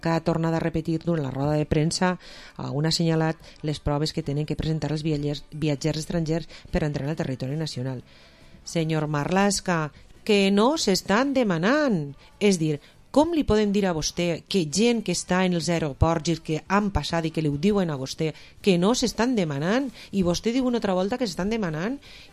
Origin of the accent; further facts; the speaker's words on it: Valencian Community, Spain; I jo, com a valenciana, em sent... pues no sé, incomodar